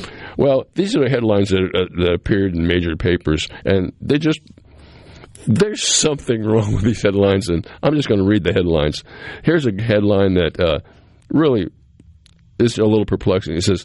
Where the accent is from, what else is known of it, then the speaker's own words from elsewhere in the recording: New England, United States; Well, I grew up in New England, and we were very accustomed to having snow a lot on our roofs.